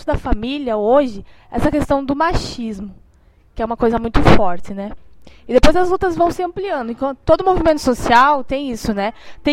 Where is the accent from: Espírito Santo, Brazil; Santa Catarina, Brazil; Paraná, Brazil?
Santa Catarina, Brazil; Curitibanos; eu sou de Curitibanos, do interior do estado